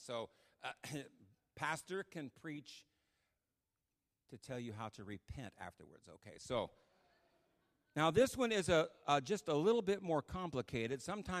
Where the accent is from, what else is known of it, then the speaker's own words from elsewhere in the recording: California, United States; Okay, but, you know, we're from California, so this is our perception of Wisconsin.